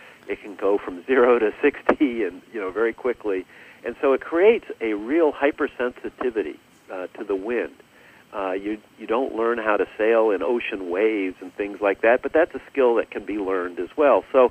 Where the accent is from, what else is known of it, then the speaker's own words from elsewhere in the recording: Pittsburgh, Pennsylvania, United States; I grew up sailing in Pittsburgh, so, you know, it qualifies pretty much as Midwest